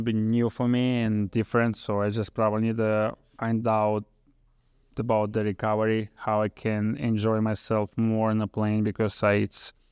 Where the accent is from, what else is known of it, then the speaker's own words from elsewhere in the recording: Russia; English is a second language; moved away as an adult; now in United States; because like from Russia to here is big difference, you know.